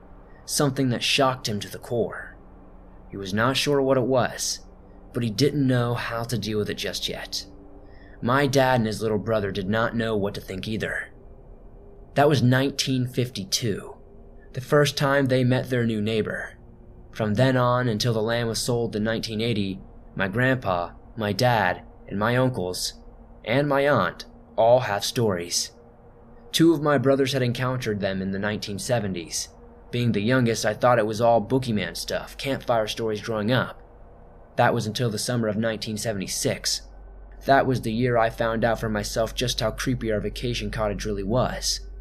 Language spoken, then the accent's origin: English; Michigan, United States; I'm from Michigan, way out in the middle of nowhere.